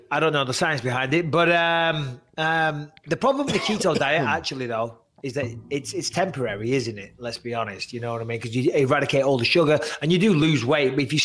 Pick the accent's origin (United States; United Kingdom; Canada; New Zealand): United Kingdom; England; Because I'm English, Thanksgiving Day.